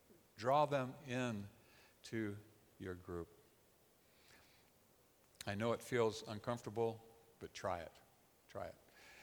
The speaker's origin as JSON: {"language": "English", "country": "United States", "said": "I'm an American. And I find it very comfortable to hang around with other Americans."}